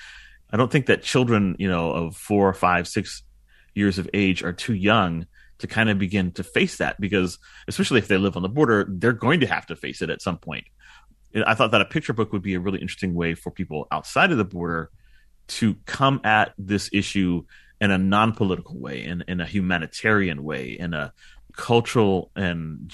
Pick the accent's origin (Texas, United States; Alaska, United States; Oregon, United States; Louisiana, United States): Texas, United States; McAllen; like my trips to Reynosa when I was growing up in McAllen with my dad to visit family and friends